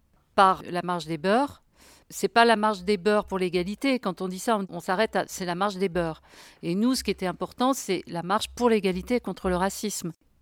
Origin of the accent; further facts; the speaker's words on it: Paris, Île-de-France, France; même moi je venais de Paris